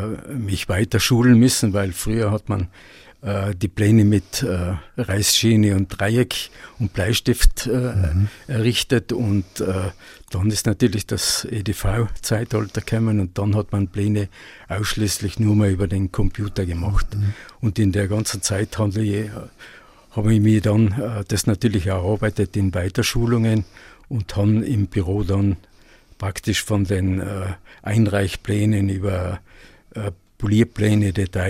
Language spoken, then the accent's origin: German; Sillian, Tyrol, Austria; Ja, ich bin in Siljan geboren, also im Jahre 1952 und in Siljan auch aufgewachsen.